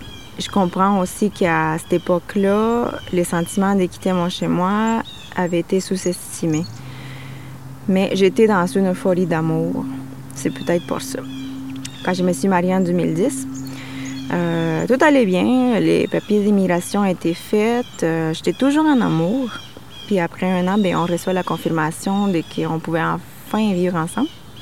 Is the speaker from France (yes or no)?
no; Bolivia; comme la famille traditionnelle chez nous en Bolivie.